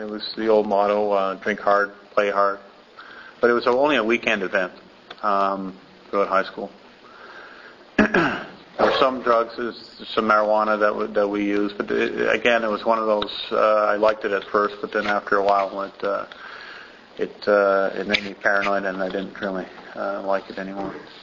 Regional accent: Montreal, Quebec, Canada; born there; I'm 38 years old. I was born here in Montreal. I have one sister. I was adopted. So I was adopted at the age of 1 year old.

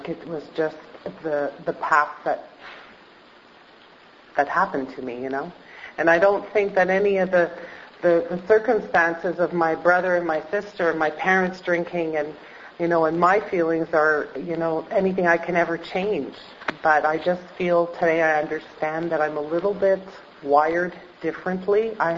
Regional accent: Montreal, Quebec, Canada; So I grew up in Montreal in a French-Canadian home in Montreal West, and I'm the youngest of three.

